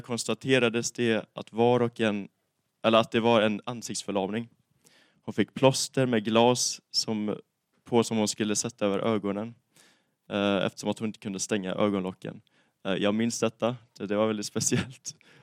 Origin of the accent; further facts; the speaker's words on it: Gothenburg, Västra Götaland County, Sweden; now in Nässjö, Sweden; och bor i Nässjö för tillfället. Jag kommer från Göteborg. Och jag får väl tillägga också att jag kommer från Sverige.